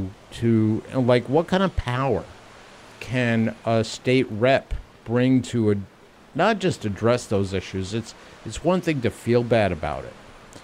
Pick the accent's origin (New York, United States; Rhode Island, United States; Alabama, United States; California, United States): New York, United States; I'm a New Yorker, so what do I know?